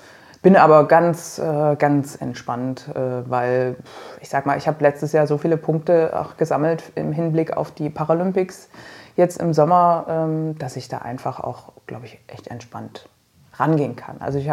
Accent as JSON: {"language": "German", "town": "Dresden", "region": "Saxony", "country": "Germany", "said": "Ich komme ja aus Dresden. Ich sage immer, ich habe eine Wohnung in Dresden und eine Waschmaschine."}